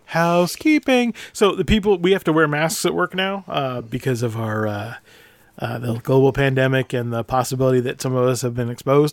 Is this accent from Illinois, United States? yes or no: no; Anchorage, Alaska, United States; my hometown of Anchorage